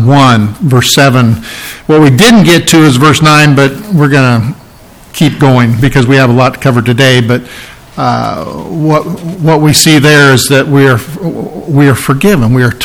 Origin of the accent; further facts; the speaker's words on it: Burlington, Iowa, United States; Now, I grew up on the Mississippi. I grew up in Burlington, the Mississippi River, and I love that song.